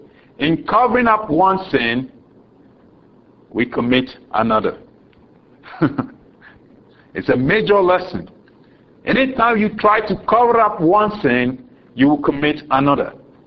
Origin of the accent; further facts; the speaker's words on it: Ghana; accent: Ghanaian; My accent proves me to be a Ghanaian, not an American. I cannot hide it.